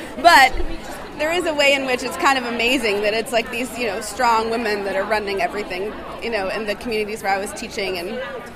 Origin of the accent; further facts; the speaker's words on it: Nashville, Tennessee, United States; ingredients that some of the girls were talking about that I've had access to growing up in Nashville